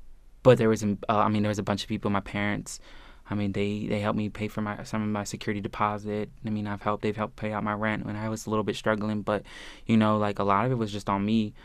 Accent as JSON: {"language": "English", "region": "Maryland", "country": "United States", "tie": "born or raised there", "lives_now": "North Potomac, United States", "said": "I'm 22 years old. My hometown is currently Howard County, Maryland, and I'm currently residing in Montgomery County in North Potomac."}